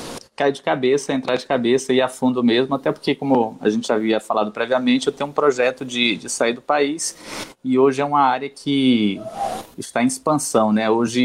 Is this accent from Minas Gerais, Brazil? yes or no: no; Brasília, Federal District, Brazil; now in Recife, Brazil; Na verdade, sou de Brasília, mas mudei recentemente para Recife, então estou cursando aqui.